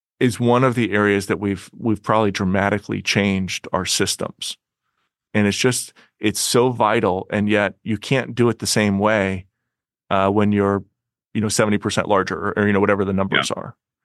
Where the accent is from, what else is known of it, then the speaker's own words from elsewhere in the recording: Illinois, United States; You know, I grew up in Illinois. The biggest body of water was the Mississippi, not a sailing outlet